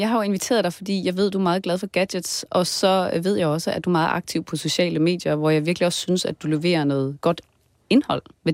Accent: Jutland, Denmark; now in Copenhagen, Denmark; Jeg kommer jo fra Jylland, og der er det jo meget populært

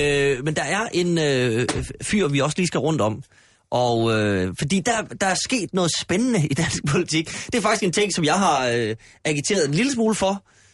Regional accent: Aalborg, North Denmark Region, Denmark; Det er hjemmefra der, hvor jeg kommer fra, nede ved havnen, nede på cementfabrikken.

